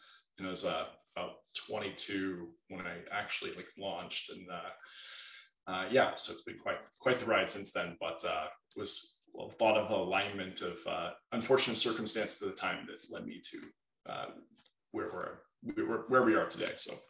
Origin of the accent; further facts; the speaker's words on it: California, United States; I grew up in Silicon Valley, was always fairly entrepreneur.